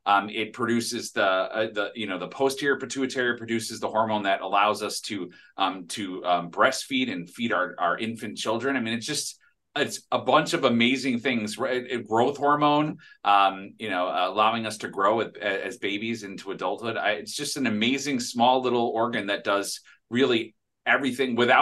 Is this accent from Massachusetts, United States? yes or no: no; Troy, New York, United States; So I'm originally from Troy, New York, which is across the river from Albany and kind of the middle of the state.